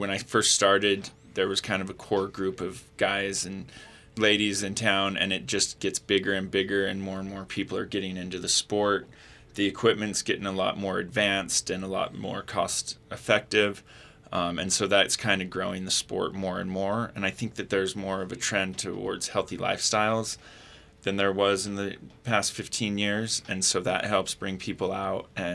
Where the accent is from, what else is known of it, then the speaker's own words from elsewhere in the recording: Pocatello, Idaho, United States; Yeah, born and raised in Pocatello